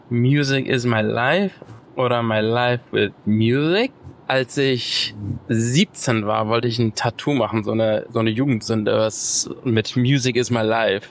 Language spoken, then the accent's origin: German; Hamburg, Germany; ich komme aus Hamburg, bin in Hamburg aufgewachsen, bin da geboren, zur Schule gegangen, bis zum Abi.